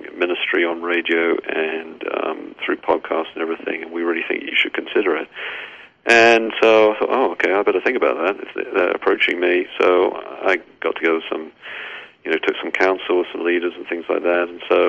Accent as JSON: {"language": "English", "region": "England", "country": "United Kingdom", "said": "I grew up in a Bible-believing home, Church of England. Obviously, you can tell from my accent that I'm from England originally."}